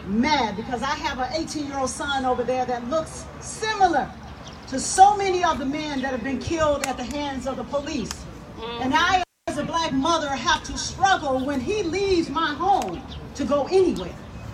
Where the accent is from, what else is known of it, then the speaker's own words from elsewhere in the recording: Champaign, Illinois, United States; I am from Champaign-Urbana.